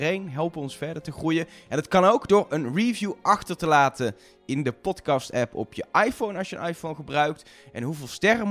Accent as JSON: {"language": "Dutch", "country": "Netherlands", "said": "wij zijn zelf Nederlanders, dus kennen niet zoveel Belgen."}